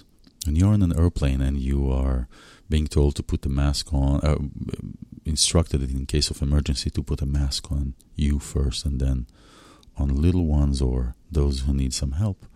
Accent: Israel; I was in Israel and I took my children to visit my parents and see my home country and so forth.

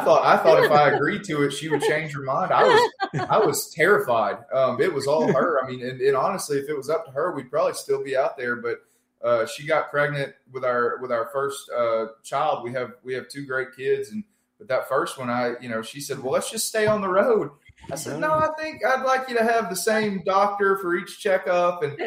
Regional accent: East Texas, Texas, United States; But growing up in East Texas, rural part of the state, we didn't have authors coming in the classroom.

